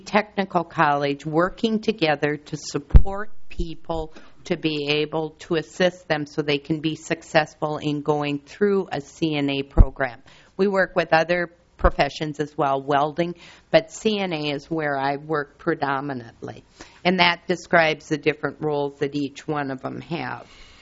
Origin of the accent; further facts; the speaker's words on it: Marshall, Minnesota, United States; I come from Marshall, Minnesota, so every one of the people that talk from Greater Minnesota totally can understand where they're coming from for the lack of people out there.